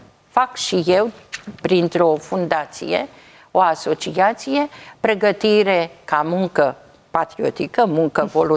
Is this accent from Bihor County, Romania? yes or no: no; Bucharest, Romania; că eu sunt din București.